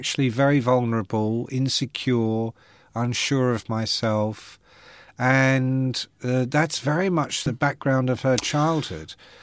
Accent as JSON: {"language": "English", "region": "London", "country": "United Kingdom", "said": "I come from London, and my parents were not educated. I was not educated."}